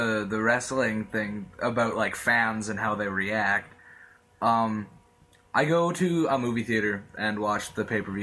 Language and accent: English; Canada; because we're Canadian